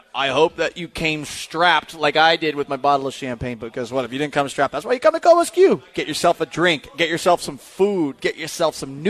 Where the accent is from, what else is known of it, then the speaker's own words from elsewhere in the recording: Boston, Massachusetts, United States; Like, I grew up in Boston.